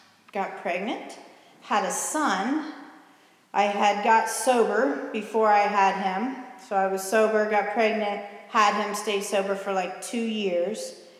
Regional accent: Xenia, Ohio, United States; So I grew up in Xenia. I have two children. I have two brothers, two sisters. And we were a big family and a close family growing up.

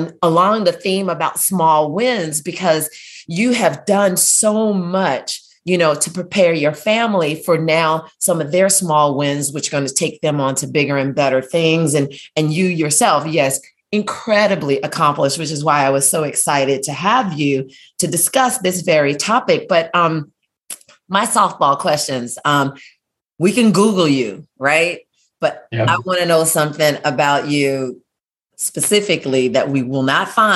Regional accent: Atlanta, Georgia, United States; I'm from Atlanta. Love Spelman.

